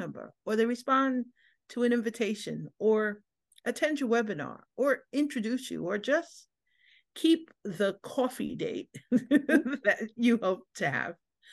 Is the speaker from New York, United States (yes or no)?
yes; New York City, New York, United States; I'm a girl from the Bronx, as we call it, which means that I'm of a certain age, a New York City girl.